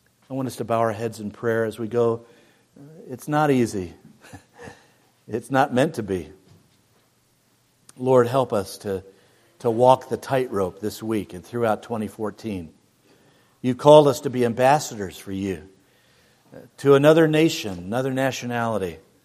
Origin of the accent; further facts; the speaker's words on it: United States; I'm an American, and I love my country.